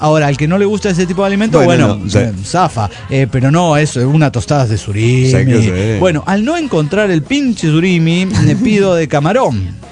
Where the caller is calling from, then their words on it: Coacalco, State of Mexico, Mexico; de Coacalco, Edomex.